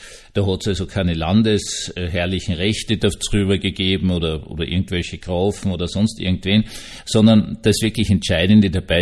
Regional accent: Austria; Es wird bei uns in Österreich alles nur noch so irgendwie verwaschen.

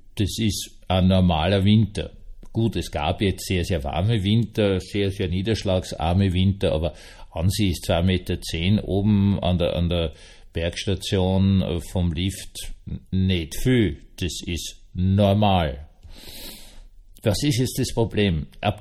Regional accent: Bischofshofen, Salzburg, Austria; in meiner alten Heimat habe ich geschaut, Schneehöhe in Bischofshofen

